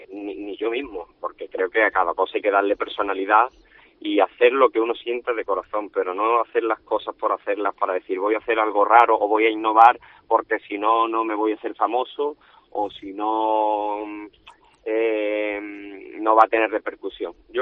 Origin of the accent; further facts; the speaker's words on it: Huelva, Andalusia, Spain; yo como soy de Huerva, pues pongo el ejemplo con las cosas de mi tierra, ¿no?